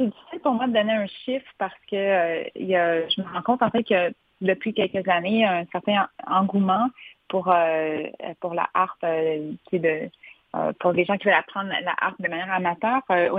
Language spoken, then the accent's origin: French; Trois-Rivières, Quebec, Canada; On était abonnés à l'Orchestre symphonique de ma ville natale, Trois-Rivières.